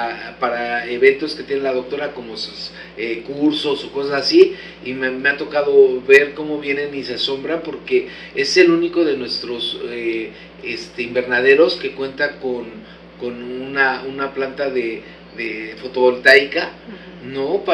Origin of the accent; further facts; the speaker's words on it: Mexico City, Mexico; Yo también llegué de la Ciudad de México